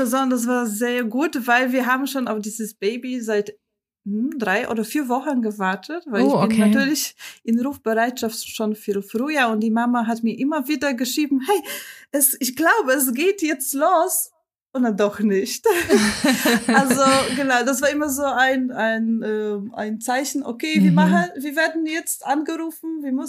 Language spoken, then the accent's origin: German; Poland; German is a second language; moved away as an adult; now in Munich, Germany; Ich komme ursprünglich aus Polen und wohne in Deutschland seit 2005. Mhm. Und jetzt wohne ich am Sundseite von München mit meinem Mann und meiner Tochter und zwei Kaninchen.